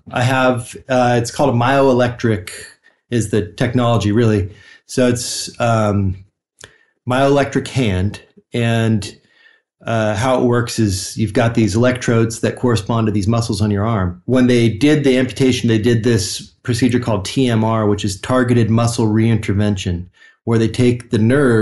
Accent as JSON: {"language": "English", "town": "Orange County", "region": "California", "country": "United States", "tie": "born or raised there", "said": "I grew up in Orange County, you know."}